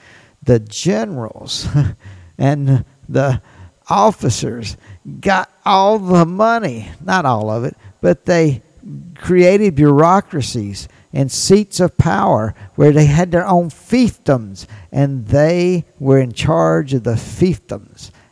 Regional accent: Mississippi, United States; I grew up in Mississippi. I live in Mississippi.

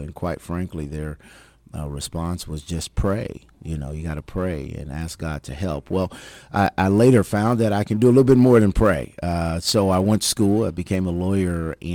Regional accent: Kansas City, Kansas, United States; Grew up, born and raised in Kansas City, Kansas, Wyandotte County, true dot.

